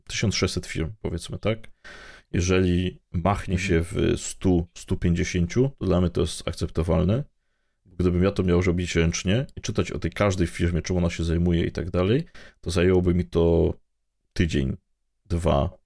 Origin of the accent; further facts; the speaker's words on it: Silesian Voivodeship, Poland; on mówi, że oni tam nad polskie morze, jestem ze Śląska, jechali 8 godzin